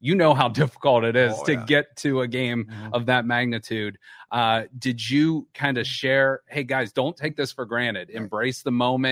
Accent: Boardman, Ohio, United States; now in Canfield, United States; You know, I live in Canfield. I'm from Boardman.

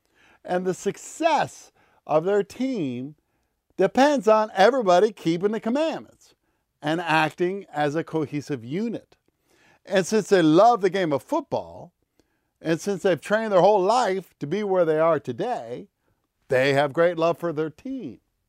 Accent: Charlotte, North Carolina, United States; You know, I grew up in Charlotte, North Carolina.

